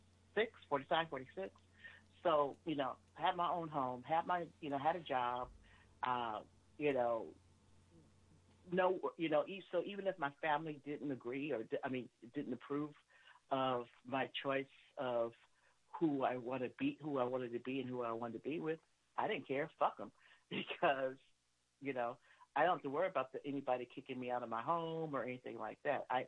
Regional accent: California, United States; because, you know, we're from California, so that means amazing Mexican food.

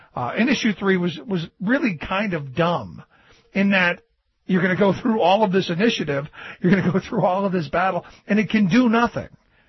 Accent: Ohio, United States; amazing experience in Ohio. It was great to go back to my home state for something very positive.

